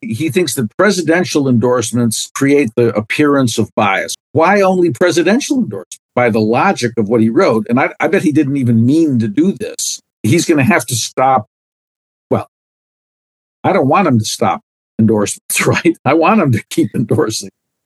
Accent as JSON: {"language": "English", "town": "Bethesda", "region": "Maryland", "country": "United States", "tie": "born or raised there", "said": "since I was a kid, growing up in Chevy Chase in Bethesda, Maryland."}